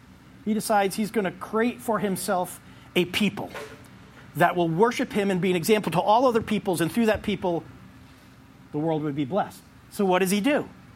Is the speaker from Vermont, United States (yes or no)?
yes; Vermont, United States; I come from Vermont